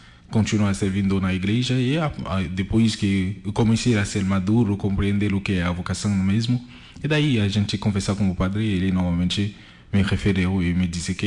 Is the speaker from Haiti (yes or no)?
yes; Haiti; Portuguese is a second language; now in Brazil; Do Haiti. Sou natural do Haiti, eu venho aqui no Brasil mesmo para estudar e depois volto no Haiti.